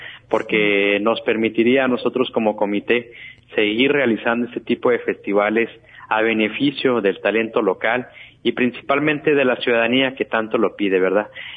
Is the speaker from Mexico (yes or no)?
yes; Mexico; como buenos mexicanos, inquietos